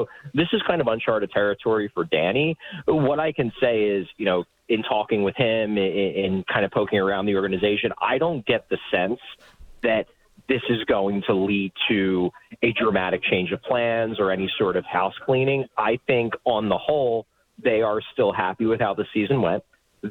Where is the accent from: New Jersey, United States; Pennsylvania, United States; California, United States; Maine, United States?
Pennsylvania, United States; Philadelphia; I grew up in Philadelphia, so I've seen this for my entire life.